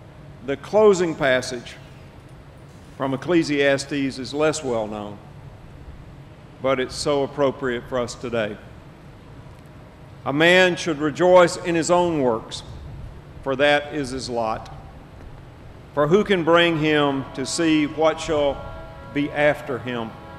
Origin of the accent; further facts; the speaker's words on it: Mississippi, United States; in my home state of Mississippi